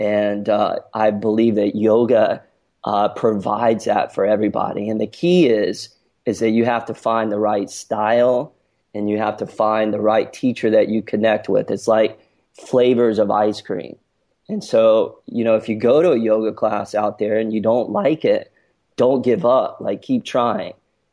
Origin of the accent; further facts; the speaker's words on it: North Carolina, United States; And so I grew up in North Carolina, and growing up in North Carolina, I was very much into a lot of outdoor sports